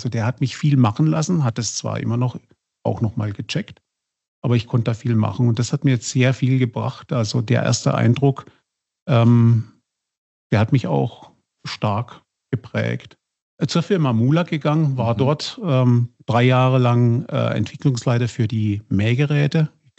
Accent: Oppenau, Baden-Württemberg, Germany; Und seit 2016 bin ich nun wieder zurück in meiner alten Heimat im Badischen, in Oppenau

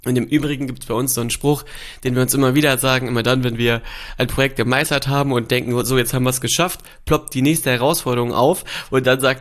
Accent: Melle, Lower Saxony, Germany; now in Gifhorn, Germany; Das liegt ganz in der Nähe von meiner Heimat Melle. Da bin ich groß geworden und erst später nach Gifhorn zu Damian gezogen.

